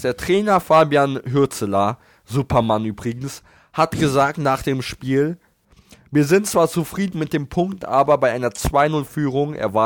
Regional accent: Bremen, Germany; Ja, ich bin ja Bremer

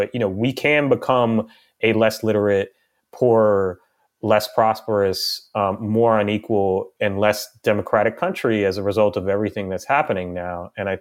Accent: Washington, District of Columbia, United States; You know, me personally, I grew up in Washington, D.C. I went to a public school.

